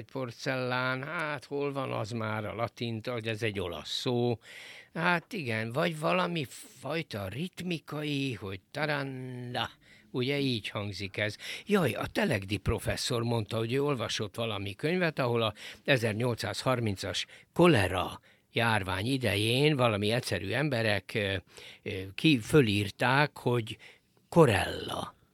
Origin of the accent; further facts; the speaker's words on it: Hungary; Én nyakas magyar legény vagyok, én nem hagyom magam a Tudományos Akadémiától befolyásolni